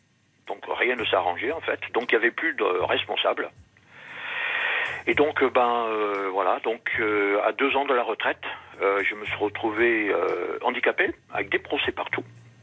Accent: Réunion, France; je suis né en France, mais j'ai vécu 20 ans à La Réunion. Donc j'ai eu la chance de... Mes parents étaient militaires, mon père.

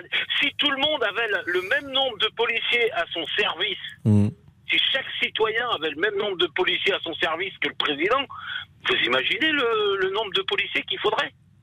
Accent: Vannes, Brittany, France; je suis de Bretagne. Moi, je suis de Vannes et je serai à Lyon.

